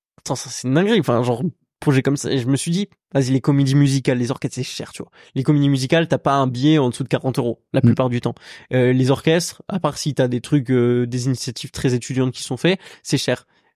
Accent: Lyon, Auvergne-Rhône-Alpes, France; Tu vois, on est de Lyon.

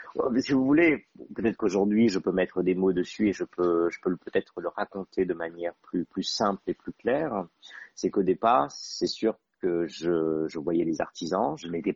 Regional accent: Madagascar; born there; Ça reste ma terre natale et c'est un territoire, effectivement, un territoire et j'ai beaucoup d'attachements avec ce territoire.

